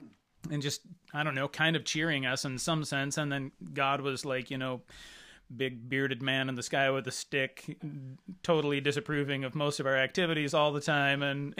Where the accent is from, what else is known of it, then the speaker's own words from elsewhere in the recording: Rochester, Washington, United States; But I grew up in Rochester, so South Thurston County and not far, and Centralia, Chehalis area was the closest of actual some kind of thing like a city or a town